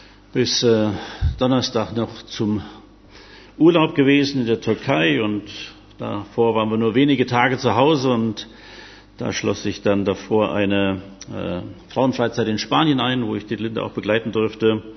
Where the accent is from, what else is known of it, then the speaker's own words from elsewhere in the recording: Dillenburg, Hesse, Germany; Wir kommen ja aus Dillenburg und nebenan liegen die Kleinstädtchen Haige und Herborn.